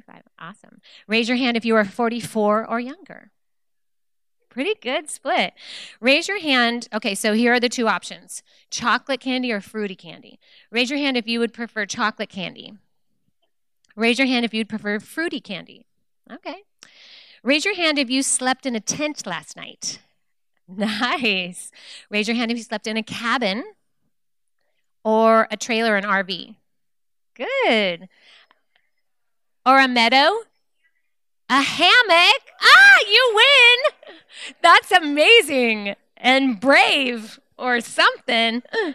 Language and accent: English; Salem, United States; I am from Salem. I'm on staff at a church there called Morningstar, the Women's Ministry Director.